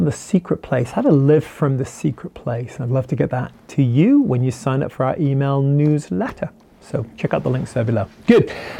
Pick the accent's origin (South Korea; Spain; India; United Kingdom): United Kingdom; now in United States; I'm originally a Brit. I'm now an American Brit. I'm an Anglo-Brit. And live here in America.